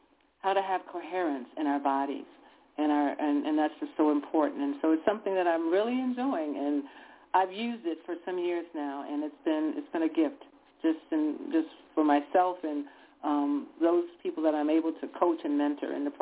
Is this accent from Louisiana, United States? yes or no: yes; Louisiana, United States; I never envisioned that I would be leaving where I was living at the time and moving back to my hometown here in Louisiana.